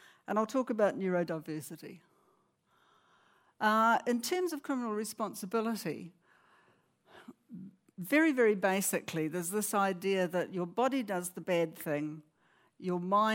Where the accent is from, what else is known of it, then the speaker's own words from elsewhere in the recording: Dunedin, Otago, New Zealand; because you can tell from my voice, I come from New Zealand.